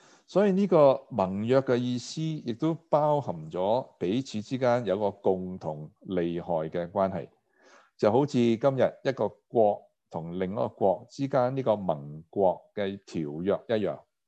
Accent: China; 都要留意我们中国人的文化是太过缺乏讲鼓励和称赞的说话

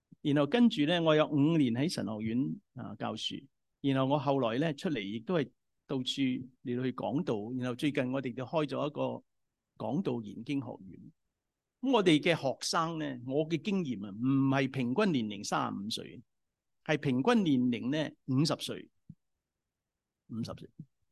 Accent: China; 我们中国人

